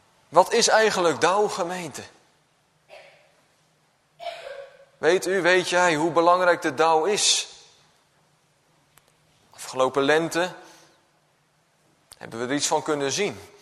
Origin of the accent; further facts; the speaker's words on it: Gelderland, Netherlands; Ik kom zelf van de Veluwe